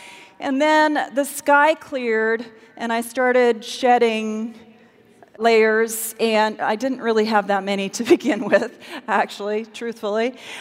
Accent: Canada; I don't know. I'm from Canada.

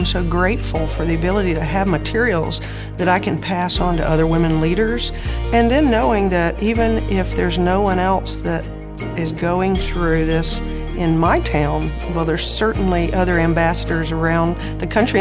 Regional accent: Atlanta, Georgia, United States; I'm from the Atlanta area.

